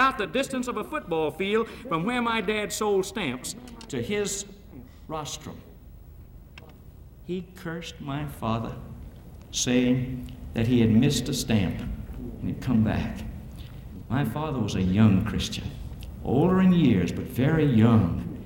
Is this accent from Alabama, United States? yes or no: yes; Opelika, Alabama, United States; I worked for a while in the A&P store in my hometown of Opelika, Alabama.